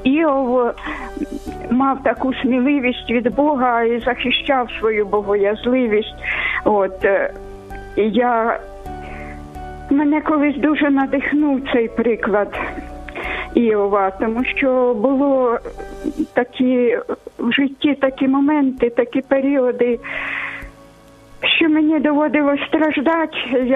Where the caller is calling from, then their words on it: Kyiv, Ukraine; Я з Києва телефоную.